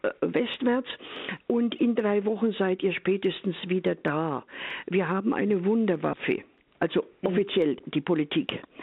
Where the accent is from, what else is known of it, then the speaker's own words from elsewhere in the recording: Opole Voivodeship, Poland; Ja, in Oberschlesien und zwar, ich weiß nicht, wie weit Sie die Landschaft dort kennen. Ziemlich an der Grenze. Die Grenze war so 2 Kilometer weit weg. Aber es war immer Deutschland. In der Nähe sind Kreuzburg und noch bekannter ist Oppeln, aber Deutschland war das immer.